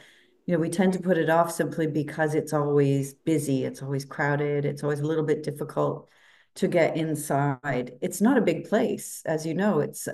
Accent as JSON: {"language": "English", "country": "Canada", "lives_now": "Italy", "said": "I am a writer. I'm a Canadian writer. And I often say that just because I've spent the last 22 years living in Italy."}